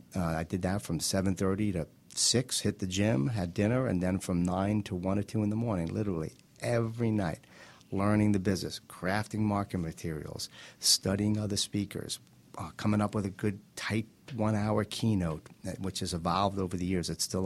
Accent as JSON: {"language": "English", "region": "New York", "country": "United States", "said": "My whole family's in sales. I'm from New York. I love to talk."}